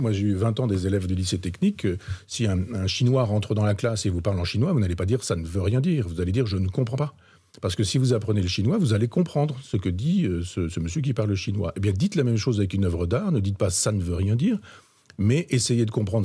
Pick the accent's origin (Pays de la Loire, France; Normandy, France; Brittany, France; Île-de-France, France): Normandy, France; Chambois; dans mon village natal, à Chambois, dans l'Orne